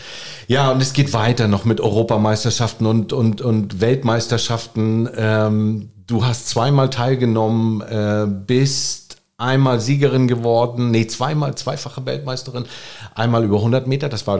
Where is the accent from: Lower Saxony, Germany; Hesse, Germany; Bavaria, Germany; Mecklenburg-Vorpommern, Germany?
Mecklenburg-Vorpommern, Germany; Rostock; Ach, das Ostsee? An meiner Heimat in Rostock.